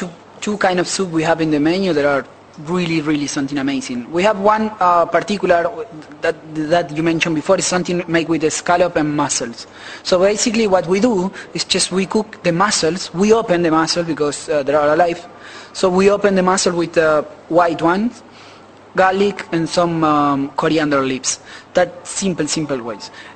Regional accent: Argentina; I'm from Argentina.

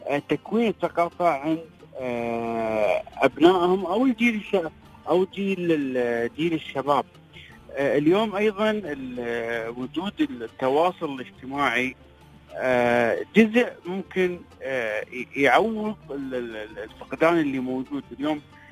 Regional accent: United Arab Emirates; نقدر نفعل الثقافة عندنا في الإمارات بشكل عام

